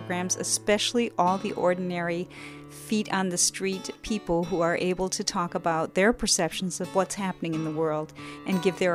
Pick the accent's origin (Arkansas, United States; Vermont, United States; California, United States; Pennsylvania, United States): California, United States; San Francisco; from San Francisco